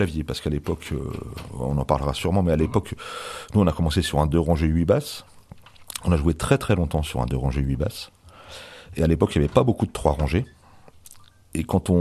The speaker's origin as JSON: {"language": "French", "town": "Grenoble", "region": "Auvergne-Rhône-Alpes", "country": "France", "tie": "born or raised there", "also_born_or_lived": "Morvan", "said": "Moi, je suis né dans le Morvan, mais très vite, comme je suis arrivé à Grenoble"}